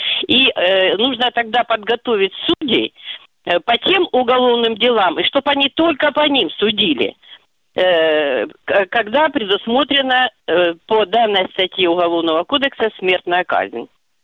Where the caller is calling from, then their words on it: Rostov-on-Don, Rostov Oblast, Russia; я из Ростова-на-Дону